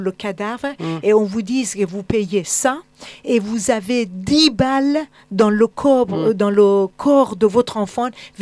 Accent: France; je suis une Française et j'adore la France.

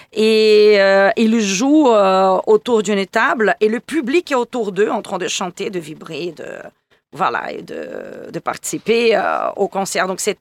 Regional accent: Brazil; de ce moment de carnaval que fait partie de notre vie quand on est brésilien depuis qu'on est dans le ventre de nos parents, quoi.

